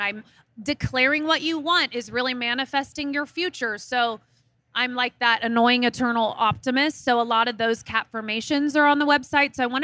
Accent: Midwest, United States; I'm from the Midwest. So I've loved a blue jean my entire life.

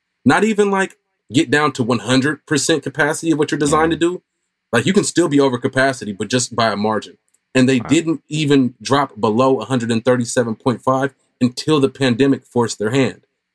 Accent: Oakland, California, United States; growing up in Oakland, Black community in Oakland, of course, I know, like, when I was a kid, I knew people in and out of CYA.

